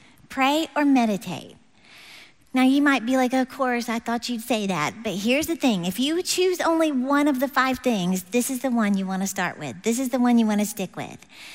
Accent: Texas, United States; I'm from Texas.

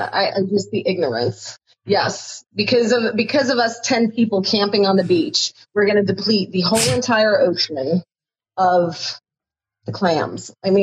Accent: New York, United States; we grew up on Long Island. We have ocean water around.

